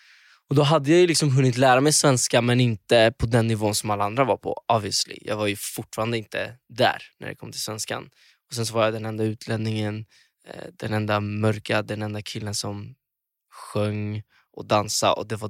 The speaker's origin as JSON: {"language": "Swedish", "town": "Kungsbacka", "region": "Halland County", "country": "Sweden", "tie": "born or raised there", "also_born_or_lived": "Gothenburg", "said": "vi flyttade från Göteborg till Halland, Kungsbacka, utanför Göteborg. Stället som heter Åsa."}